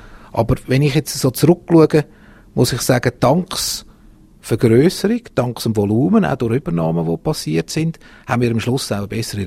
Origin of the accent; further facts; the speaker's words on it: Switzerland; Da müssen wir uns heute nicht verstecken als Schweizer Produzenten.